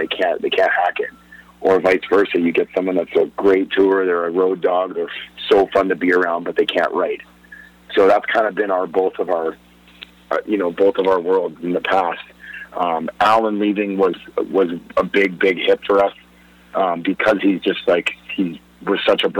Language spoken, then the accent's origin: English; Canada; I'm from the opposite end of the South. I grew up in Canada.